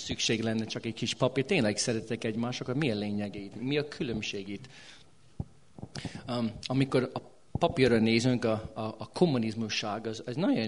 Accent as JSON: {"language": "Hungarian", "country": "United States", "second_language": "Hungarian", "said": "Én amerikai vagyok, de mégis merem kimondani"}